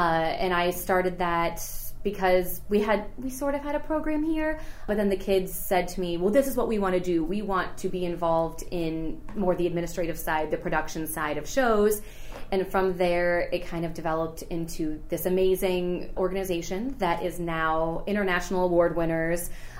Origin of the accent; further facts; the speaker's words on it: Cleveland, Ohio, United States; also born or lived in Springfield; I'm originally from Cleveland, and then went to college at Wittenberg, and stayed in Springfield ever since then.